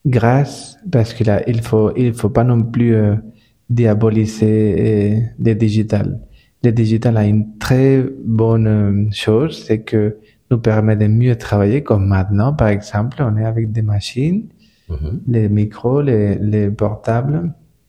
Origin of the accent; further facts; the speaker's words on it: Valencia, Valencian Community, Spain; moi je viens de Valence, où on trouve les meilleures oranges au monde.